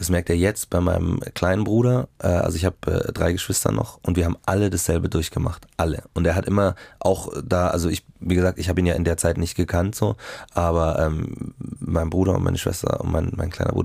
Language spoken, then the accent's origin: German; Munich, Bavaria, Germany; born there; ursprünglich bin ich in München geboren und dann nach Mark Traben gezogen